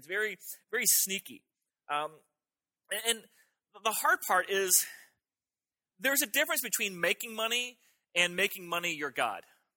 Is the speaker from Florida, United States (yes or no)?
yes; Florida, United States; I grew up in South Florida. We never experienced cold weather.